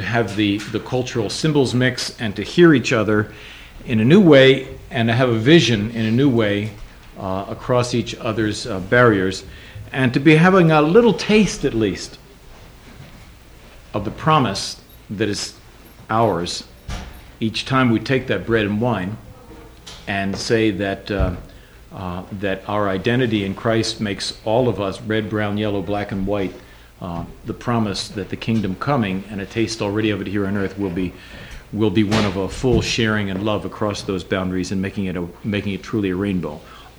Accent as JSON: {"language": "English", "town": "New York City", "region": "New York", "country": "United States", "said": "I'm from New York City."}